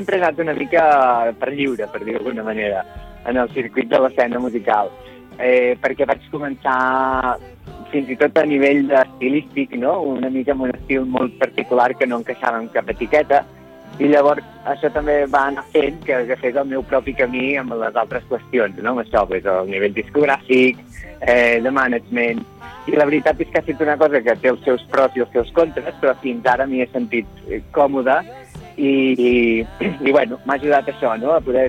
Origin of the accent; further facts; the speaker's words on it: Catalonia, Spain; jo he crescut a Can Toni Gros, que és, podríem dir, quasi prepirineu, Mendeu, Can Toni Gros.